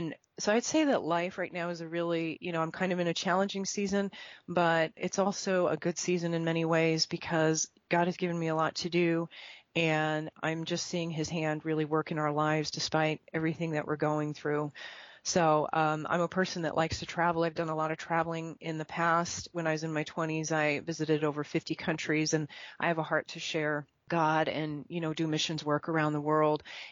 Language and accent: English; Colorado, United States; now in Dallas, United States; I live in the Dallas area. I'm actually from Colorado, though.